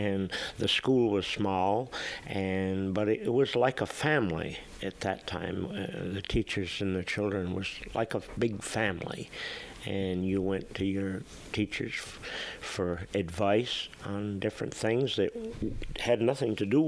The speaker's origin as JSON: {"language": "English", "town": "East Warren", "region": "Vermont", "country": "United States", "tie": "born or raised there", "said": "I was raised up there in East Warren by Blueberry Lake, and my parents didn't have any automobile."}